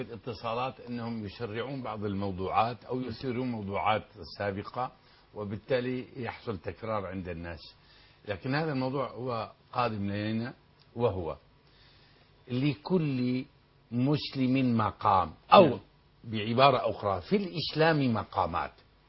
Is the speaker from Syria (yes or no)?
yes; Syria; هي عندنا في الشام